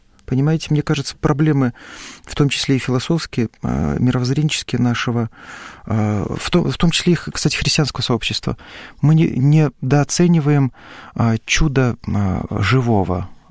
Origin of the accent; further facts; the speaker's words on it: Gomel, Gomel Region, Belarus; Как-то я шел в задумчивости по улицам Гомеля, моего родного города.